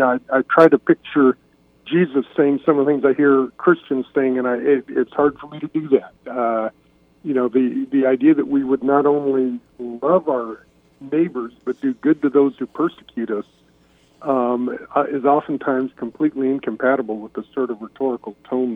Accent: Boulder, Colorado, United States; I grew up in Boulder, Colorado, and it's sort of the Rocky Mountain version of Berkeley or somewhere like that.

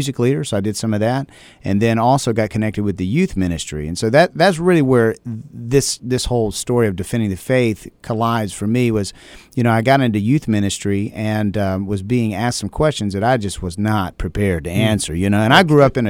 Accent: Atlanta, Georgia, United States; born there; also born or lived in South Carolina; But, yeah, man, I was born in Atlanta, Georgia, moved to South Carolina.

